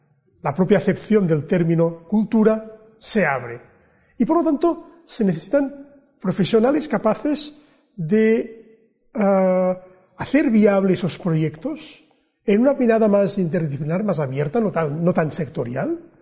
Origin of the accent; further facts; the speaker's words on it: Buenos Aires, Argentina; Yo vengo de Buenos Aires, y en Buenos Aires hay una tradición de bibliotecas públicas